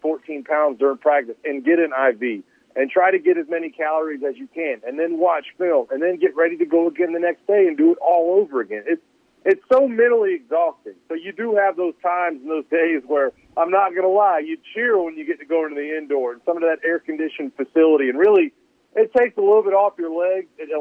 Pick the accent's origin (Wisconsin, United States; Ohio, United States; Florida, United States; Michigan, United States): Florida, United States; It's hot in Georgia. It's hot in Alabama. I grew up in Florida. It's hot down there.